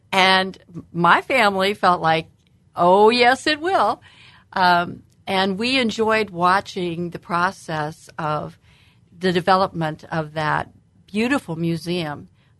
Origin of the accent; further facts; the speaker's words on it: Springfield, Illinois, United States; Well, actually, my hometown is Springfield, Illinois.